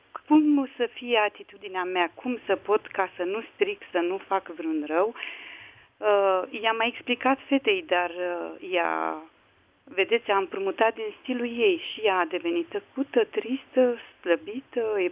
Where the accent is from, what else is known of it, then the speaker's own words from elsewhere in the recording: Ploiești, Prahova, Romania; Eu nu pot să plec decât vineri seara, că sunt de la Ploiești.